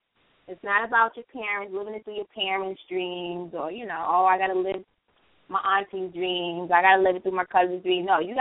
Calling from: Long Island, New York, United States; Everybody … I'm coming from Long Island, New York.

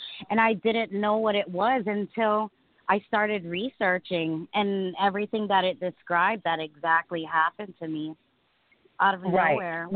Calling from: Hawaii, United States; I'm calling from Hawaii.

